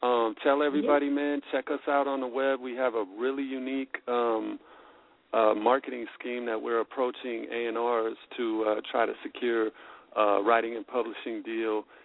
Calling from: Oakland, California, United States; I'm calling from Oakland, California.

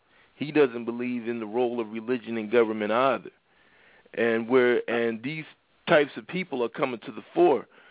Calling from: Philadelphia, Pennsylvania, United States; Yeah, I just want to make a comment. I'm calling from Philadelphia.

